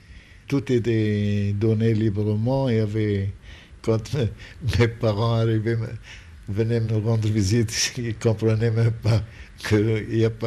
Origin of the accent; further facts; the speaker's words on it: Israel; j'ai été recruté par des gens qu'on appelle chez nous en Israël la crème de la crème d'Israël.